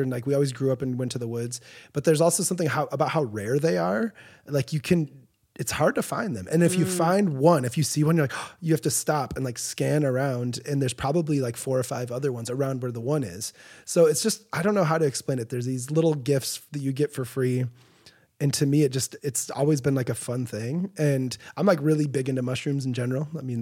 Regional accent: Kalamazoo, Michigan, United States; So I grew up just outside of Kalamazoo in like the countryside.

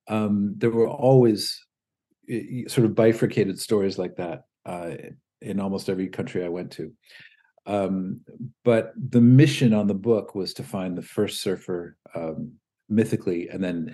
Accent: Redondo Beach, California, United States; And since I'm from Redondo Beach

